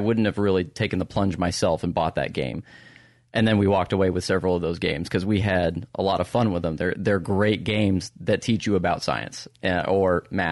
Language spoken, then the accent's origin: English; California, United States; I'm from California. It's not a big deal.